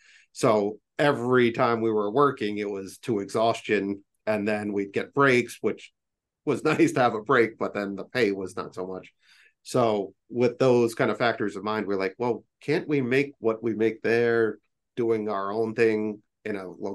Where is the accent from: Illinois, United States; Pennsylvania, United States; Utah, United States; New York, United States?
New York, United States; we grew up on Long Island.